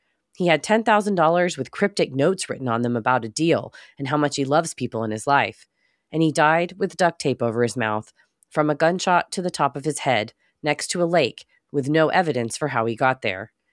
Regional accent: Missouri, United States; I remembered this case from my home state of Missouri

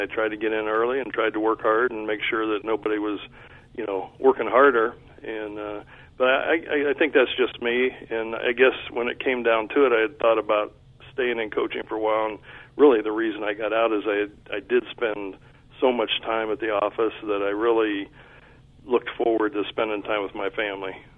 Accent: Midwest, United States; I'm from the Midwest, so the Rose Bowl's always been a big, you know, I just have always liked watching the Rose Bowl

